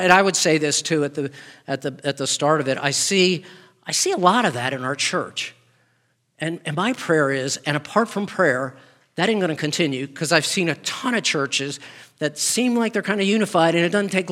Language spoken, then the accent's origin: English; Baltimore, Maryland, United States; So I grew up in Baltimore, Maryland, outside. It was a suburb.